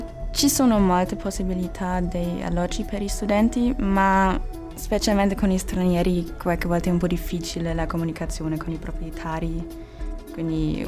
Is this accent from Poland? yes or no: no; Germany; Italian is a second language; now in Cagliari, Italy; Vengo dalla Germania.